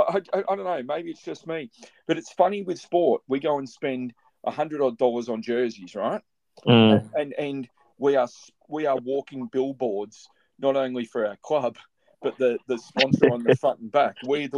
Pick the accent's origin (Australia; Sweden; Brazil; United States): Australia; I'm the token Aussie on the pod. It's part of growing up in Australia.